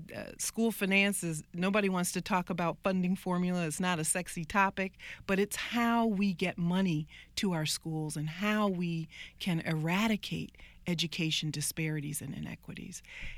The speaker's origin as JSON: {"language": "English", "town": "Toledo", "region": "Ohio", "country": "United States", "tie": "born or raised there", "also_born_or_lived": "Washington, D.C.", "said": "moved to Toledo, Ohio, which is where I grew up and where I really call home. Though I was born here in Washington, D.C. at Providence Hospital, Toledo, Ohio is home."}